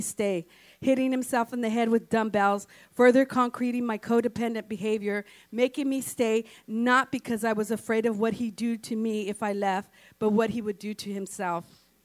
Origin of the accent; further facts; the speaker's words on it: Salinas, California, United States; I was born and raised in East Salinas, was raised by my mother, never knew my father.